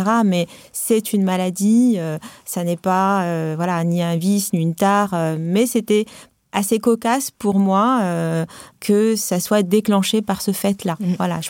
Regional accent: Tunisia; now in France; Moi, je suis une immigrée. Hein, moi, j'ai grandi en Afrique du Nord. Je parle arabe. J'ai une culture arabe. Tunisienne. Je maintiens ça dans ma famille autant que la catholique parce que mon mari est catholique.

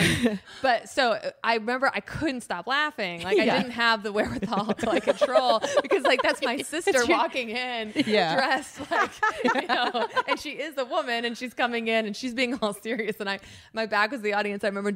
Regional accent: Chicago, Illinois, United States; I'm from the Chicago area, that's where I went to college

